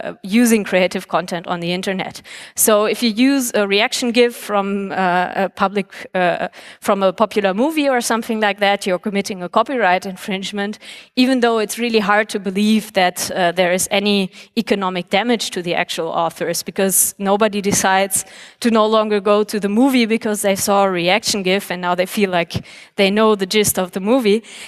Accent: Germany; In my home country of Germany, there has been some analysis of whether the country actually benefits commercially from having this copyright.

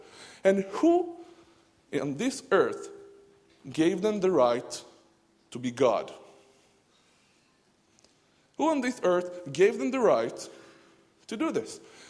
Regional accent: Israel; I'm from Israel.

